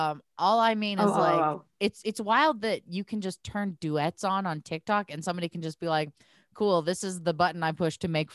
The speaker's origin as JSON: {"language": "English", "town": "Portland", "country": "United States", "said": "And I'm from Portland, so dumpster diving is like cultural to me."}